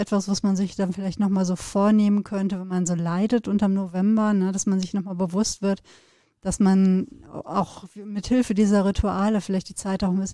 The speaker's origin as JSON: {"language": "German", "region": "North Rhine-Westphalia", "country": "Germany", "said": "Ich komme ja aus dem Sauerland und wir sind zwar im Rheinland beide auf dieselbe Schule gegangen, aber ja unterschiedliche Lebensbedingungen. Ich im Westfalen, du im Rheinland."}